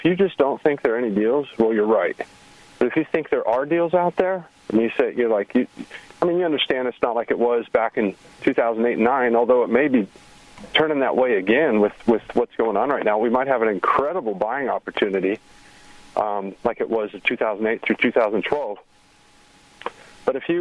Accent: Wyoming, United States; I was up in my home state of Wyoming a little bit

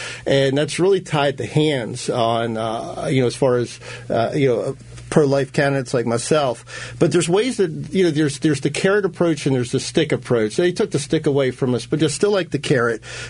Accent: Parkville, United States; Now, I grew up in Parkville. It's a community with lots of immigrants, legal immigrants.

